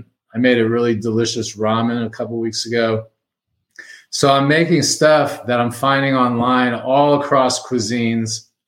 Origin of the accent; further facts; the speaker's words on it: Miami, Florida, United States; now in Fort Collins, United States; I'm not skiing and mountain biking because I grew up in Miami and I didn't learn that early enough.